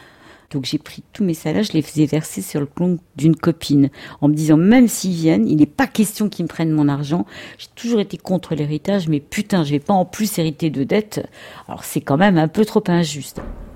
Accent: Tunisia; j'ai été élevée et je suis née en Tunisie et mon père est venu en France en 59.

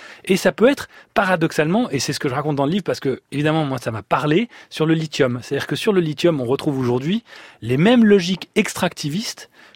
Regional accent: France; en tant que Français quand on arrive là

